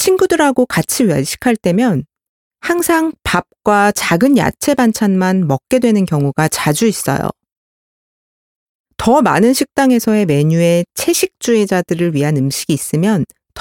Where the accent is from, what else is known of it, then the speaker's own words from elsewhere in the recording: Malaysia; Korean is a second language; 말레이시아에서 온 한국 대학교 3학년 학생